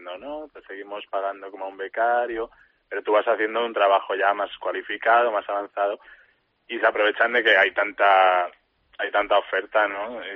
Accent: Madrid, Community of Madrid, Spain; also born or lived in Germany; now in Dublin, Ireland; De Madrid, sí.

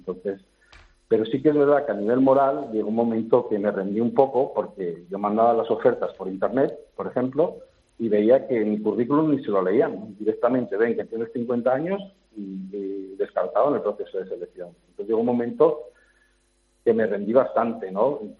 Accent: Asturias, Spain; moved away

